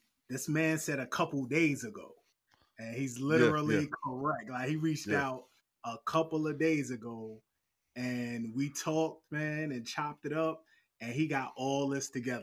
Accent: New York, United States; And I'm from New York. A lot of people don't know. A lot of people in New York are Miami fans, man.

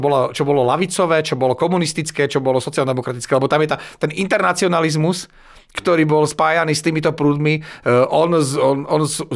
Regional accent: Žilina, Žilina Region, Slovakia; Ja nič, ako Žilinčan som vždy bral

